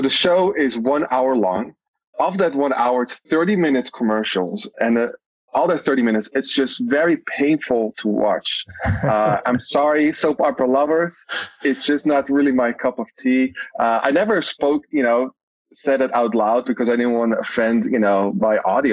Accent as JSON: {"language": "English", "country": "Netherlands", "second_language": "English", "moved": "as an adult", "lives_now": "United States", "said": "I'm original from Holland, the Netherlands. I have a big accent. So, but it came to the United States 9 years ago. Now live in the Bay Area, close to San Francisco."}